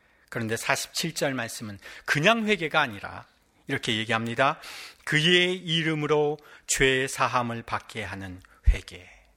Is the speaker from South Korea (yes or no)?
yes; South Korea; now in United Kingdom; 아시아에서 온, 그것도 어릴 때부터 영국에서 자란 네이티브도 아니고 한국에서 온 한 목사가 주례를 하고 있는 겁니다.